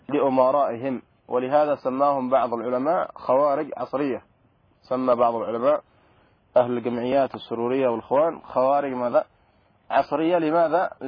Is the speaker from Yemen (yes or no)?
yes; Yemen; وحصلت عندنا في اليمن